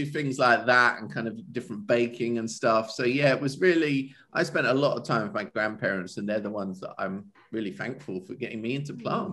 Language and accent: English; East of England, United Kingdom; I designed a garden full of plants that were raised in Suffolk, which is the county that I'm from in the UK.